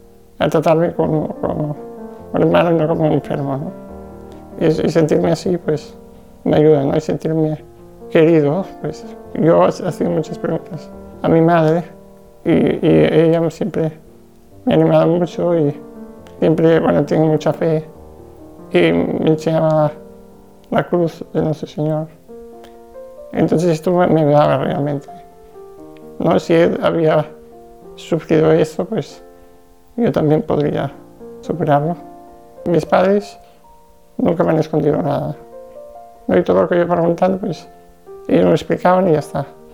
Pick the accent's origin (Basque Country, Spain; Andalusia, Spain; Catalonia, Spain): Catalonia, Spain; Mata de Piedra; nací en 1995 y soy de Mata de Piedra, un pueblo de Barcelona.